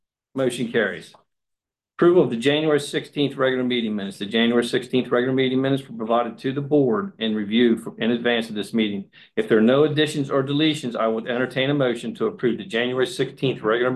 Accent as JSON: {"language": "English", "town": "Delmar", "region": "Delaware", "country": "United States", "said": "from Delmar."}